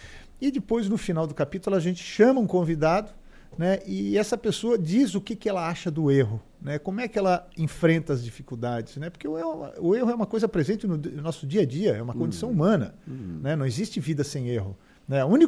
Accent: Criciúma, Santa Catarina, Brazil; Eu sou da Quarta Linha, um bairro de Criciúma, interior, né? 1,92m, cabelo ruivo, sardento.

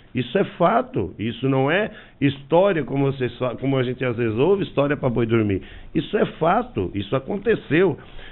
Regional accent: Urussanga, Santa Catarina, Brazil; independente de ser situação ou oposição, nós somos de Uruçanga.

